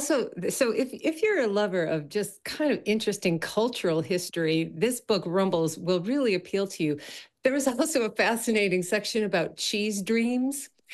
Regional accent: Illinois, United States; Well, I'm from originally from Illinois, which is adjacent to Wisconsin

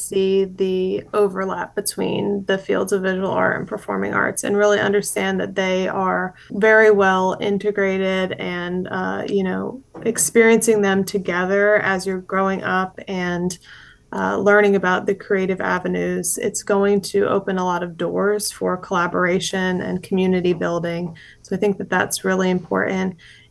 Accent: Dover, Delaware, United States; nostalgic memories for me of growing up in Dover, hearing Del State's marching band playing as you're, you know, driving down 13. I could hear it from my parents' house growing up

